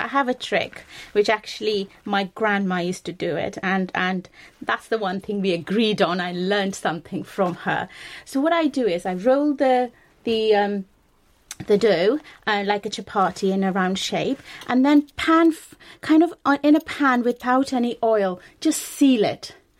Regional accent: West Bengal, India; my parents are from Punjab. Yes, I grew up in West Bengal

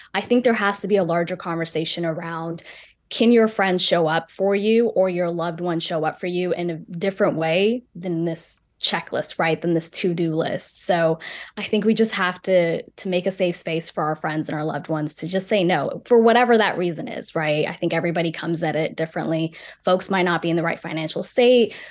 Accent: North Carolina, United States; I'm Ethiopian, and I also mentioned that I'm also from North Carolina, so I have this cultural mix of having Southern traditions, but also coming from this beautiful ethnic culture

